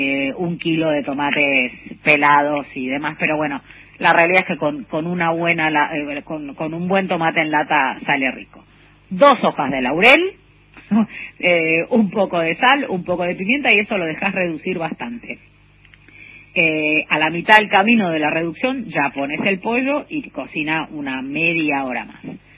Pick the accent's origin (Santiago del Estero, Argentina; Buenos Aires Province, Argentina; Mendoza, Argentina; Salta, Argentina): Salta, Argentina; saludo para Salta, que es mi provincia natal.